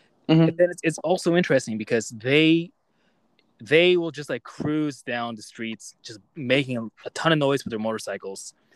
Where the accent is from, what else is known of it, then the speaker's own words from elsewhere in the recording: Canada; because I'm from Canada, right? Like our Western culture